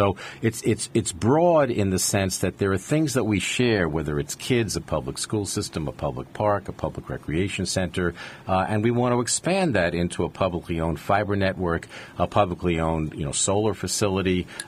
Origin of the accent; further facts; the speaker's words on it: Queens, New York, United States; I grew up in Queens. Queens itself has neighborhoods.